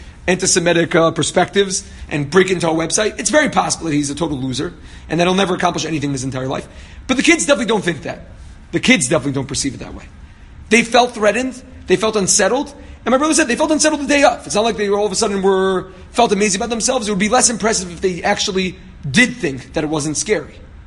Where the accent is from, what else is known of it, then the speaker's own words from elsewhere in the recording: Long Island, New York, United States; I grew up in Long Island.